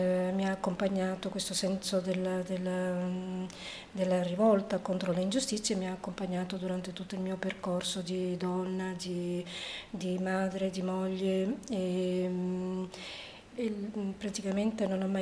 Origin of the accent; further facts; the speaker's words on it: Trapani, Sicily, Italy; moved away; also born or lived in France / Switzerland; Sono originaria di Trapani, in Sicilia, però abito già da 40 anni fra la Francia e la Svizzera